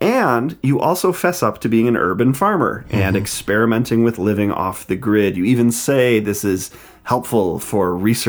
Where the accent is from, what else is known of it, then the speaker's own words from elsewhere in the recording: Michigan, United States; You also mentioned in your bio that you're from Michigan, and I'm from Michigan.